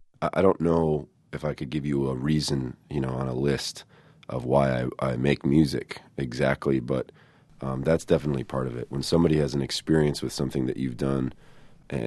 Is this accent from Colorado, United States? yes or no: no; Wisconsin, United States; also born or lived in North Carolina; Well, I had been living in North Carolina. I was sort of born and raised in Wisconsin, and I moved down there with all my bandmates.